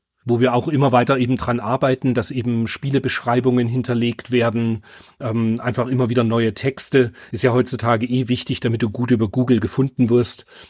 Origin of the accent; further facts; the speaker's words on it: Germany; Ich bin halt in der DDR groß geworden.